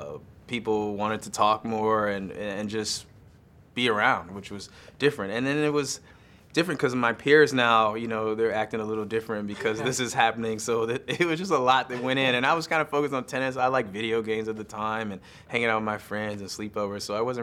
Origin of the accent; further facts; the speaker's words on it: United States; Well, U.S. Open obviously is a favorite because I'm American